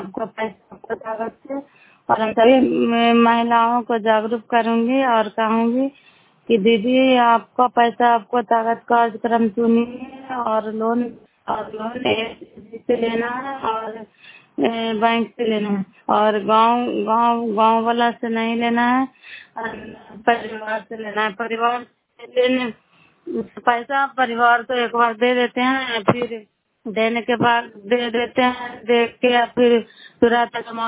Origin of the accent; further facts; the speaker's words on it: Bihar, India; नालंदा जिला कराई ब्लॉक के निवासी हूँ।